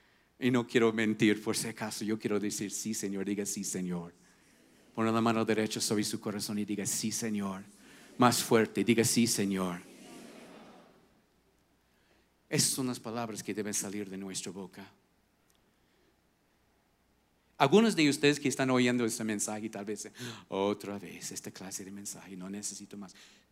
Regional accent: United States; Y mira, yo soy un gringo bien emocional.

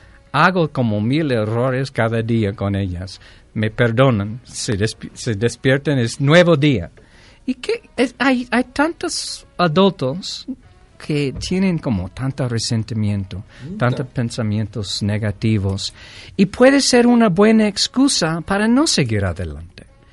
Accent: Greece; now in San Miguel de Allende, Mexico; yo soy griego, tengo ciudadanía de Grecia.

